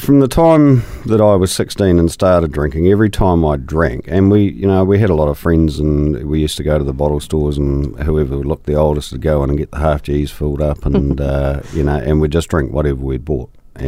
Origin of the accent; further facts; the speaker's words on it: Christchurch, Canterbury, New Zealand; also born or lived in Wellington; Grew up predominantly in Christchurch. I was born in Wellington, but moved to Christchurch when I was only a wee nipper. Schooled here and just lived here ever since. Cantabrian through and through.